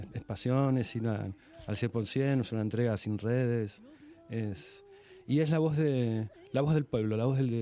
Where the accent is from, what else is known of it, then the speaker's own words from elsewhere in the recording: Buenos Aires, Argentina; Yo soy de Buenos Aires.